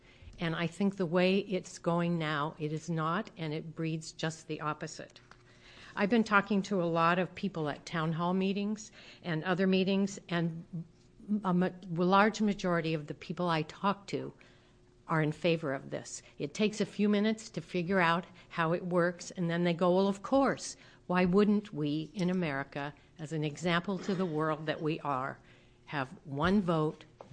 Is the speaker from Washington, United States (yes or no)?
no; Portland, Oregon, United States; Good afternoon. … from Portland, Oregon.